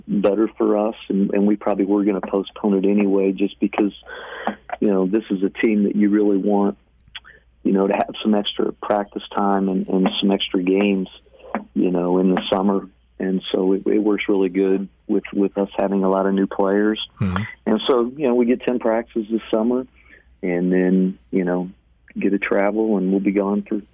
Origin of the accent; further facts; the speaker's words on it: Colby, Kansas, United States; Mark, I'm from Colby, Kansas, so...